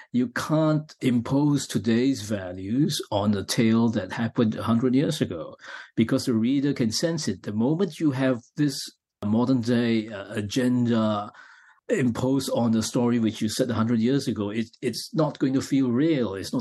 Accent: Penang, Malaysia; also born or lived in Kuala Lumpur; Yes, I was born in Penang, actually. So I grew up there until about 6 or 7 years old, and then my family moved to Kuala Lumpur.

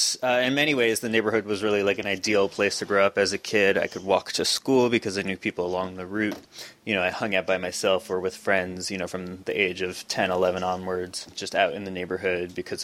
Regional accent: New York City, New York, United States; Yes, so I grew up in the Village, right on the West Side Highway where the Hudson River is, and my parents, in a way, were kind of the first wave of gentrifiers

